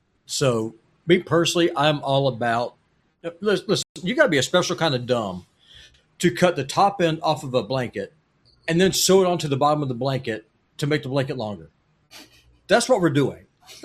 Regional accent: Pensacola, Florida, United States; I did. I went through middle school in Pensacola

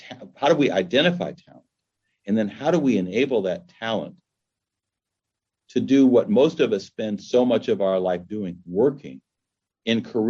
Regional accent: Los Angeles, California, United States; I grew up in Los Angeles.

